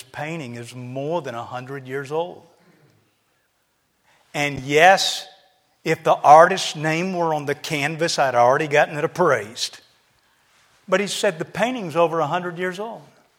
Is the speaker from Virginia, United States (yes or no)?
no; North, South Carolina, United States; And I told them, I'm from South Carolina, but I'm from a little town in South Carolina named North.